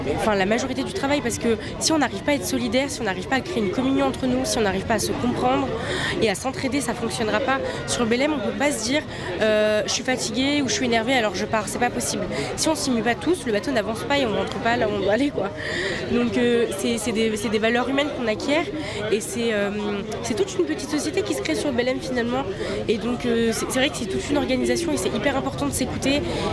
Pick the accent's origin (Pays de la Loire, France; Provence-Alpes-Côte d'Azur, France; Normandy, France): Pays de la Loire, France; La Chapelle-sur-Erdre; j'ai 20 ans et je viens de la Chapelle-sur-Erdre, donc en banlieue nantaise, Pays de Loire.